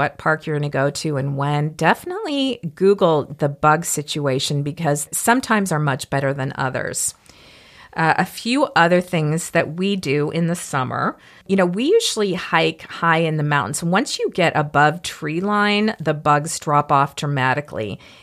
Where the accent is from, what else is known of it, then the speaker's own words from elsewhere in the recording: Mississippi, United States; I am from Mississippi, so I know mosquitoes